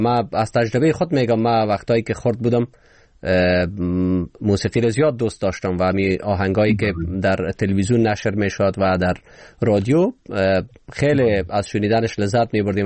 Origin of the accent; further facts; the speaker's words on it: Kabul, Afghanistan; moved away; در کابل که بودیم بزرگان می گفت که ات روز خواد برسه که وقت زود بگذره، ولی حالا که بیرون از افغانستان هستیم